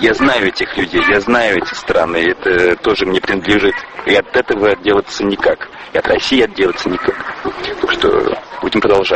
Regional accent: France; я действительно вырос сознательно во Франции, я приехал достаточно молодым

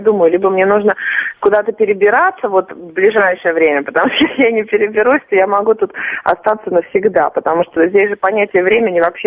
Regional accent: Saint Petersburg, Russia; Не знаю, потому что я из Петербурга.

